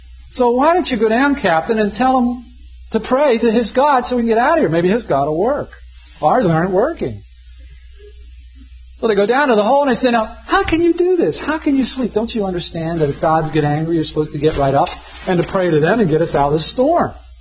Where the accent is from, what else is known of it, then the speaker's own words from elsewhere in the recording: Philadelphia, Pennsylvania, United States; Went to Philadelphia College of the Bible, got an apartment house that had the window overlooking the very street that I was raised on.